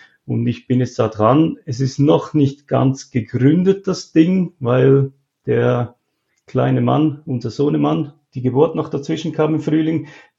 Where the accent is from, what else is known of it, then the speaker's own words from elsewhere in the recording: Chur, Graubünden, Switzerland; Ich komme aus Chur und zwar ist das im Kanton Graubünden in den Alpen.